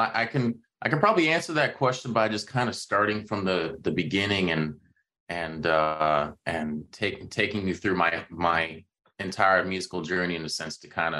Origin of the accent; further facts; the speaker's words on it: Toronto, Ontario, Canada; listening to classical 96.3 FM all the time growing up in the Toronto area.